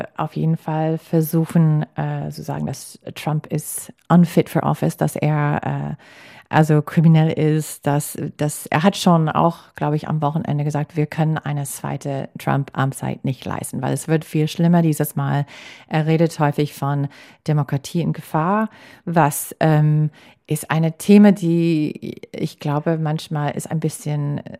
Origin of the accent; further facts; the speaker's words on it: Green Bay, Wisconsin, United States; Eine Freundin von mir aus Green Bay, aus meiner Heimatstadt, hat gerade ein Foto gepostet